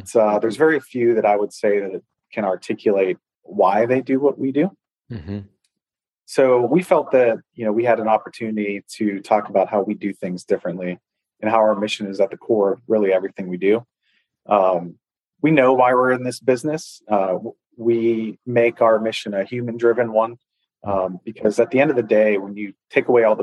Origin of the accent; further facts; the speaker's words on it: Pittsburgh, Pennsylvania, United States; I grew up in Pittsburgh, which is very much a blue collar town. And my family on both my mom and my dad's side were, you know, both very blue collar growing up.